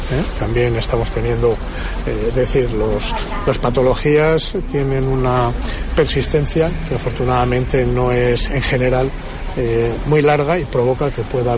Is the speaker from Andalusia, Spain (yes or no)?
no; Segovia, Castile and León, Spain; En España, en Castilla y León y en Segovia somos latinos